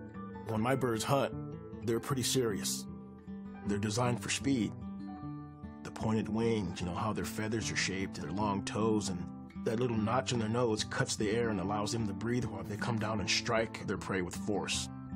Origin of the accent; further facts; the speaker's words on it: Riverside, California, United States; I grew up in Riverside, California. I had two brothers and three sisters.